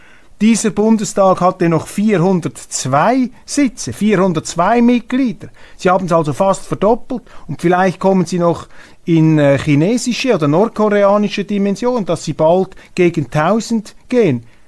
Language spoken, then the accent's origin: German; Switzerland; Dies meine Aussage als Schweizer.